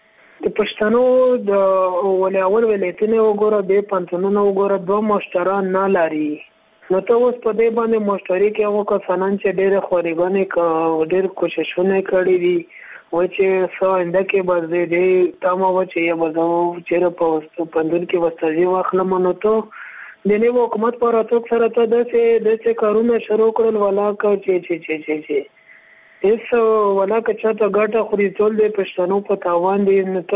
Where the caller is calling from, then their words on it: Laghman, Afghanistan; صدت خبرې کوم د لغمن ولایت څخه.